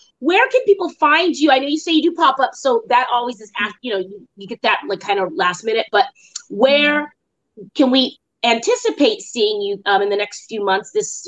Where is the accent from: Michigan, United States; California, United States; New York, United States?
California, United States; West Covina; And I grew up in West Covina